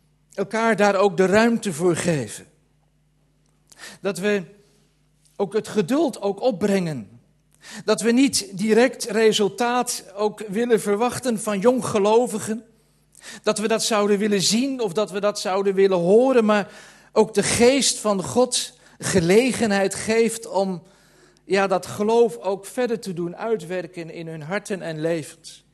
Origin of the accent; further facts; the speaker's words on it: Amsterdam, North Holland, Netherlands; ik kom uit Amsterdam, een stadsjongen, weet je wel.